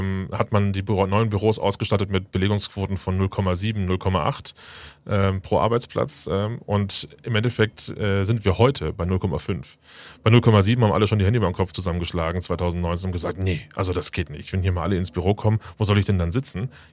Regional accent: Hanover, Lower Saxony, Germany; ich bin Hannoveraner

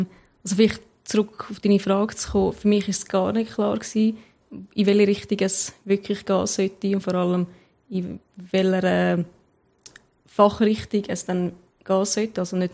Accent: Zurich, Switzerland; Ich bin in Zürich aufgewachsen, habe eine Schule in Zürich gemacht.

